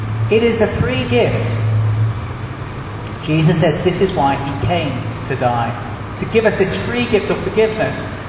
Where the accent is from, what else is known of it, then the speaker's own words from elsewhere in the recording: United Kingdom; But as British people, we're not very good at accepting gifts.